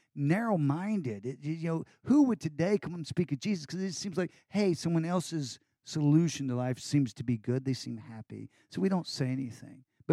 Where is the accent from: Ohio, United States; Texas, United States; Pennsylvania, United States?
Texas, United States; Because I'm a guy from Texas and I don't show anybody that I got problems.